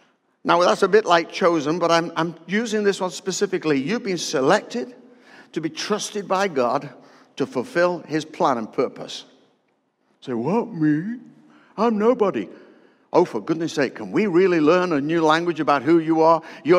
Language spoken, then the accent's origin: English; Stoke-on-Trent, West Midlands, United Kingdom; You know, I come from Stoke-on-Trent. That's where I hail from originally, and it's called the Potteries.